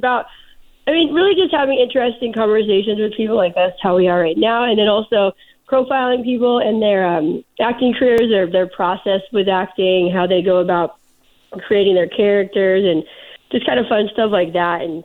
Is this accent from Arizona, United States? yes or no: yes; Arizona, United States; I grew up in Arizona, like you said earlier